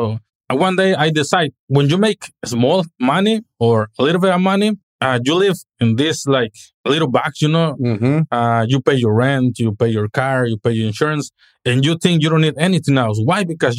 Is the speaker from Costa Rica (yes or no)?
no; Mexico; English is a second language; moved away